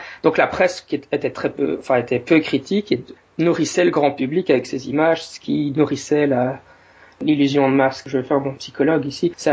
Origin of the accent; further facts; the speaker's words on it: Belgium; notamment comme je suis belge, qui est un sujet qui m'intéresse beaucoup